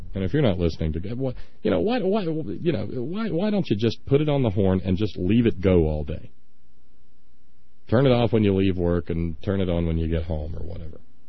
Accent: Alabama, United States; But I was born and raised in Alabama, and hockey was a noise you made when you had a bad sinus infection.

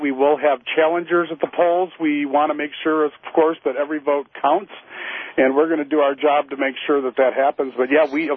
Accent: United States; as an American, as somebody that's proud to call myself an American

